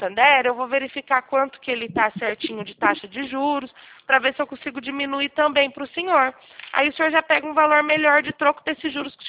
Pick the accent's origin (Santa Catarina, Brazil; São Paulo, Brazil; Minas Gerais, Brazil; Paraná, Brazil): São Paulo, Brazil; Eu sou de São Paulo.